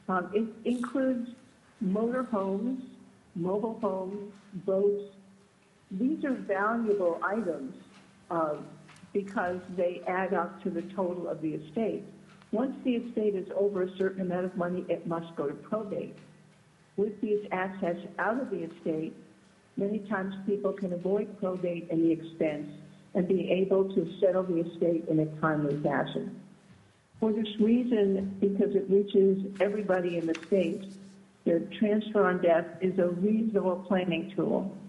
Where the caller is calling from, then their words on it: Fairbanks, Alaska, United States; I'm calling you from Fairbanks today.